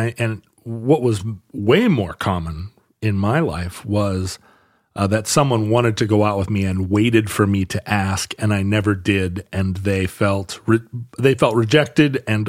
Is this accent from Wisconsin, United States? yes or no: no; Shoreline, Washington, United States; also born or lived in Anchorage; I was raised in North Seattle, Shoreline, Washington, in the 1970s. But then I moved to Anchorage, and suddenly I had tremendous diversity in my school and in my classes.